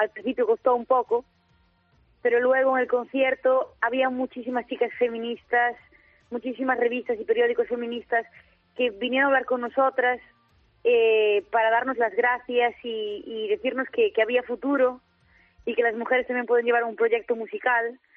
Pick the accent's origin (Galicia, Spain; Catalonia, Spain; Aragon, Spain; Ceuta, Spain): Galicia, Spain; yo me fui a estudiar a Santiago, yo soy de una aldea de la costa de Galicia, y cuando me fui a estudiar a Santiago de Compostela